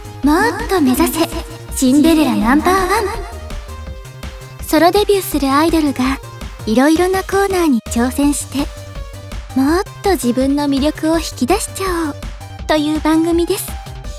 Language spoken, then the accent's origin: Japanese; Iwate, Japan; moved away as an adult; now in Tokyo, Japan; 出身は岩手です。就職を機に上京してアイドルになる以前は小さな会社で OL として働いていました。なので年齢は26